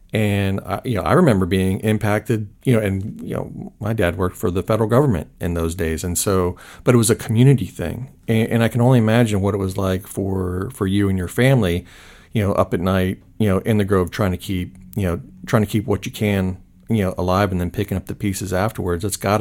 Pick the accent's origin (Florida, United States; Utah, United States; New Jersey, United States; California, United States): Florida, United States; Seffner; I grew up in Sefner, and so in the middle of orange trees and strawberry fields.